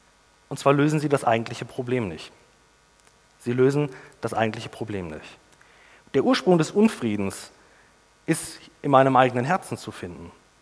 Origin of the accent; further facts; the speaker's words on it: Baden-Württemberg, Germany; und zwar komme ich ja aus dem Schwarzwald, und da, wo ich herkam, gab es ein Wildschweinproblem.